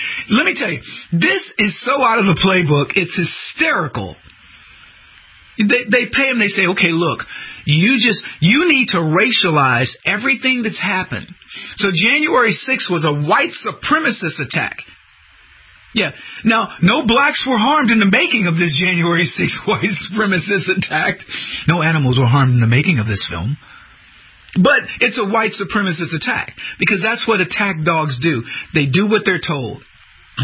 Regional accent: United States; First, I'm a human being. Second, I'm a child of God. Third, I'm an American.

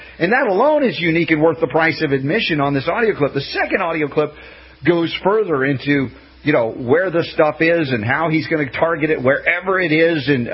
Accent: the South, United States; also born or lived in New York, United States; Because I'm an adopted Southerner, although I was a Yankee, New Yorker, when I was a kid. I grew up in the South.

